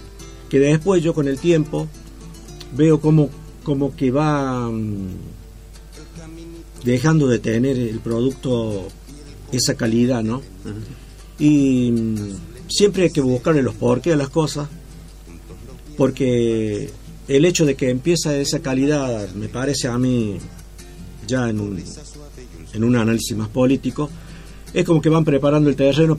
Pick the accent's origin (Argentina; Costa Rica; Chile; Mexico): Argentina; Cruz del Eje, Córdoba; yo soy nacido en Cruz del Eje y cuando yo me recibo de maestro en la Escuela Normal de Cruz del Eje